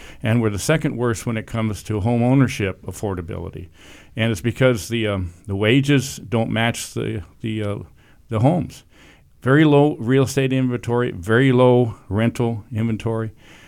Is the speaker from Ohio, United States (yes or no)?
yes; Cleveland, Ohio, United States; born there; I'm the fourth generation of our family that's lived and worked here, even though I was born in Cleveland, Ohio, but because my dad left to get married and go to Yale and so forth.